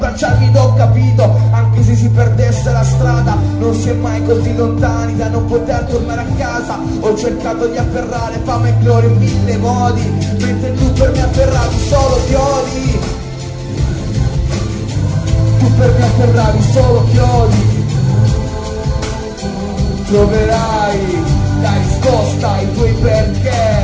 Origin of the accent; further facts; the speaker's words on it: Turin, Piedmont, Italy; Ho 27 anni e sono un missionario a tempo pieno per Dio e vengo da Torino.